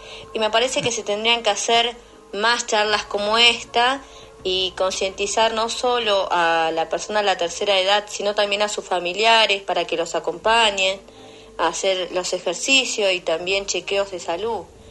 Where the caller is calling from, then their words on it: Tigre, Buenos Aires Province, Argentina; de Tigre. Yo los escucho y es realmente interesante el tema.